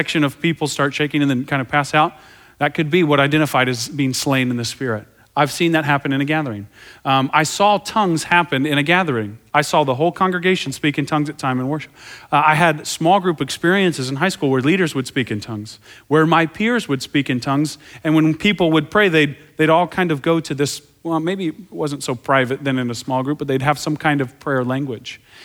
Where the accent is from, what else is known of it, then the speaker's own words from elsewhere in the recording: Tulsa, Oklahoma, United States; I was raised in Tulsa, Oklahoma, a very charismatic place. I went to a Southern Baptist church.